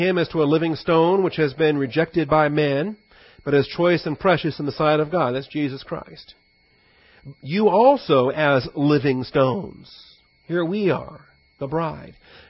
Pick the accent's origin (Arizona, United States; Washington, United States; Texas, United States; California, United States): Washington, United States; Seattle; I didn't have y'all when I grew up in Seattle, Washington. It wasn't a part of our vocabulary. Came down here